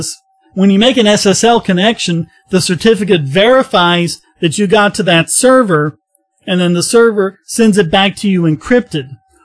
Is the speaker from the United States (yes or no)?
no; United Kingdom; I'm not American, I'm a Brit, but it's no different.